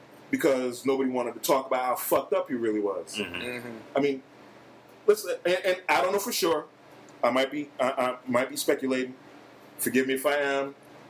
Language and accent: English; Trinidad & Tobago; I'm from Trinidad.